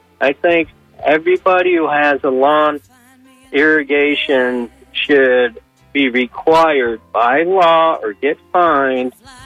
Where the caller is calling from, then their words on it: St. Petersburg, Florida, United States; from St. Pete.